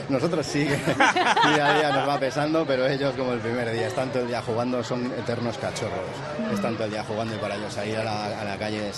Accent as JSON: {"language": "Spanish", "town": "Zaragoza", "region": "Aragon", "country": "Spain", "said": "nosotros que venimos de Zaragoza, que estamos desplazados desde Zaragoza"}